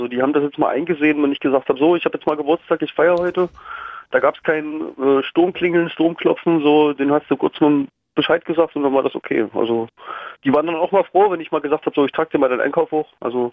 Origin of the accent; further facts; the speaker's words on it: Saxony, Germany; now in Dresden, Germany; Ich komme aus Kabenz, das ist eine Kleinstadt bei Hoyerswerda, und bin dann nach Dresden gezogen.